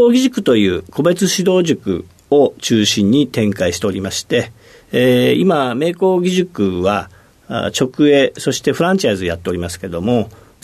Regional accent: Ebetsu, Hokkaido, Japan; 北海道の江別市というところで、はい、俳優の大泉洋さんと同じのと言った方が分かるかもしれませんね。

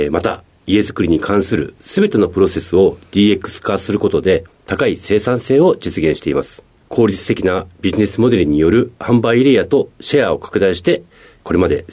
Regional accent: Obihiro, Hokkaido, Japan; 北海道の帯広市となります。

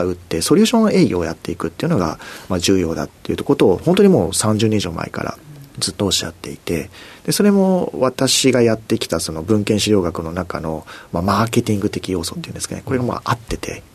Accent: Ikaho, Gunma, Japan; 出身は群馬県の伊香保町というところになります。

